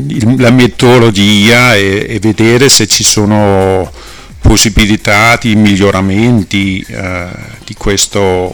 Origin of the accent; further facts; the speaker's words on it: Denmark; Italian is a second language; now in Italy; Ma io sono danese e da diversi anni ho fatto ricerca.